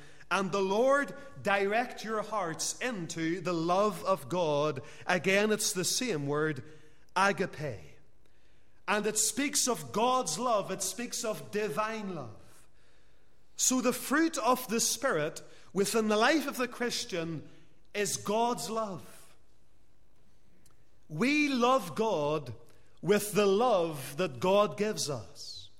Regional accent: Northern Ireland, United Kingdom; because we're free Presbyterians or because we're just Christians or because we're from Northern Ireland

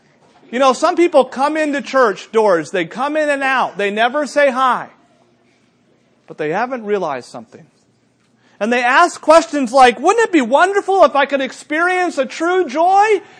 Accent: New Hampshire, United States; Growing up in New Hampshire, we had an outreach pastor.

